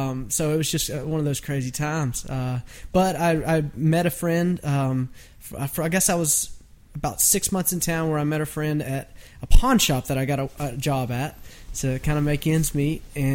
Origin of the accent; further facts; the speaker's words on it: Shreveport, Louisiana, United States; moved away as an adult; now in Nashville, United States; Man, I moved to Nashville from Louisiana when I was 18. I graduated high school, and I just had to be around music.